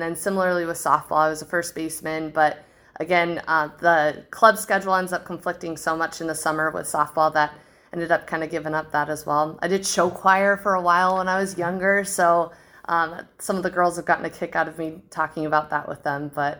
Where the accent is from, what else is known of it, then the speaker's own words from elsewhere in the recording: Des Moines, Iowa, United States; I actually lived in Des Moines, Iowa, not too far away from Hoover High School, which is odd considering I went to Johnston High School.